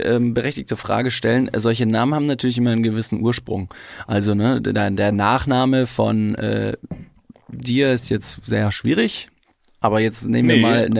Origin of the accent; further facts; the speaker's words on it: Ingolstadt, Bavaria, Germany; Naja, ich komme aus Bayern und da gibt's. Ich komme aus Ingolstadt und nicht allzu weit entfernt gibt's ein Dorf, das heißt Tittingen.